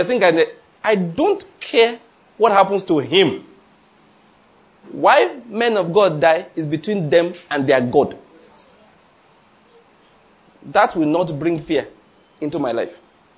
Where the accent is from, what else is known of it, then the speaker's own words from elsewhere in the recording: Nigeria; I'm a Nigerian father. I can tell you this one.